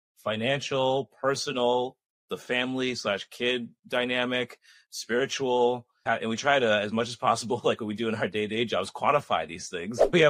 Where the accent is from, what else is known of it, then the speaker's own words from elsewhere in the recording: Boston, Massachusetts, United States; I'm from Boston.